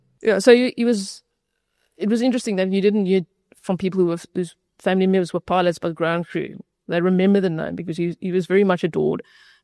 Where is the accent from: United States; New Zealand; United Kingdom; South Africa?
South Africa; growing up in South Africa